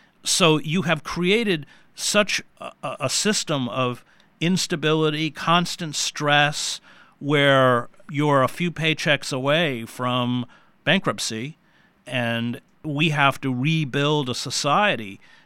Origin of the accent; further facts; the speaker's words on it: Maine, United States; I grew up in Maine with all my relatives.